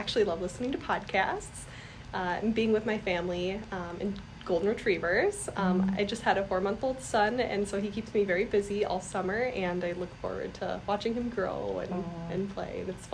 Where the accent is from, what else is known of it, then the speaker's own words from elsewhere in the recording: Battle Lake, Minnesota, United States; Yeah, I'm from Battle Lake originally